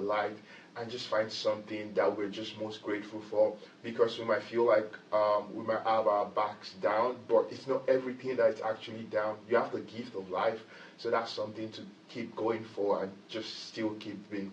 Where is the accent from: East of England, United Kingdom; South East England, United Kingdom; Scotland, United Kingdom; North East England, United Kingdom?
Scotland, United Kingdom; Glasgow; I'm first human before I'm Glaswegian. I'm first human before I'm